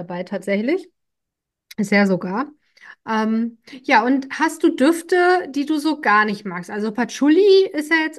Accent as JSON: {"language": "German", "region": "North Rhine-Westphalia", "country": "Germany", "said": "du wohnst ja in meiner alten Heimat quasi Nordrhein-Westfalen, wo ich auch herkomme ursprünglich. Und da ist es ja nun mal eher katholisch"}